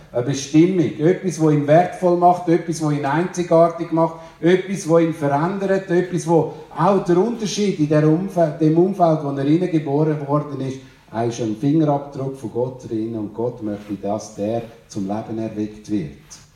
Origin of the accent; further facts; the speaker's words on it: Glarus, Switzerland; Also, ich komme aus dem Glarnerland, das muss ich immer zuerst sagen. Ich komme aus den Bergen und das liebe ich von ganzem Herzen.